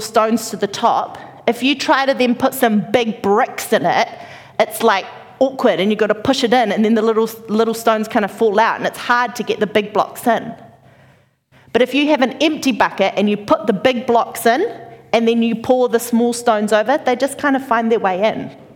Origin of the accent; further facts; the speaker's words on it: New Zealand; I'm from New Zealand, we met in England